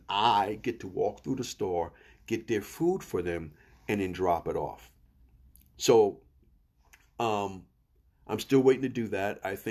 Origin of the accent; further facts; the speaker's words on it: New York, United States; accent: New York; And I actually just heard my New York accent come out.